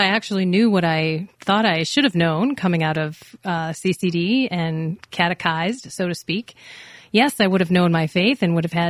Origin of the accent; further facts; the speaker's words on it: Palatine, Illinois, United States; Correct. I grew up in Palatine. Mom and dad didn't practice.